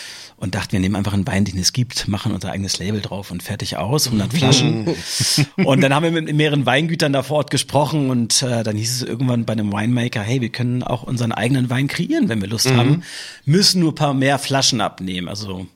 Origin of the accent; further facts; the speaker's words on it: Hamburg, Germany; Ich bin hier in Hamburg geboren und aufgewachsen.